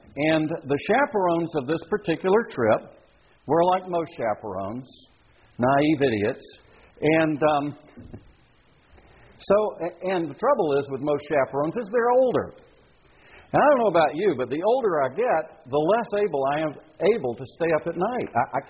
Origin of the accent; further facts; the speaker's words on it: Louisiana, United States; I've told people that I'm from Louisiana, and I tell them one of the things that Louisiana is famous for is that you can drink and drive.